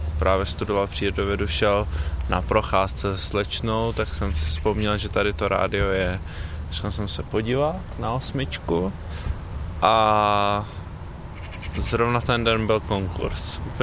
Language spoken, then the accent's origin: Czech; Prague, Czechia; Jsem Pražák, tudíž jsem na kolejích nikdy nebydlel.